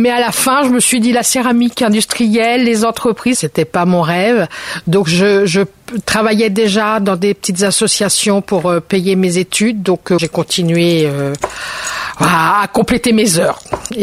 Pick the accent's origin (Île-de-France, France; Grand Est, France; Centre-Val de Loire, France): Île-de-France, France; Argenteuil; Je suis originaire d'Argenteuil